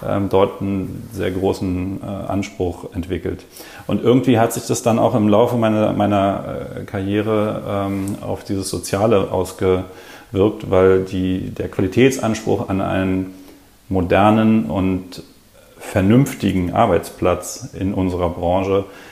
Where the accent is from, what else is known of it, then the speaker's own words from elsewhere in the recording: Berlin, Germany; Ich bin Berliner. Bin 41 Jahre alt